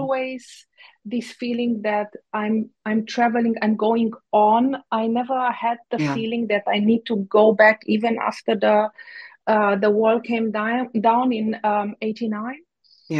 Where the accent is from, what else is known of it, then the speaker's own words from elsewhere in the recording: Romania; first language Hungarian; English is a second language; Romania was always my home country. And even that I grew up as a Hungarian national mm-hmm. in Romania, I never felt Hungary as a home.